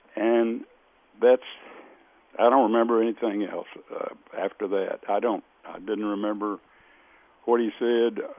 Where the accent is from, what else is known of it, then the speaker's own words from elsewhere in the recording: North Carolina, United States; I asked to come back to my home state of North Carolina and work for a statewide nonprofit group that was established by Terry Sanford to work with problems of poverty and race.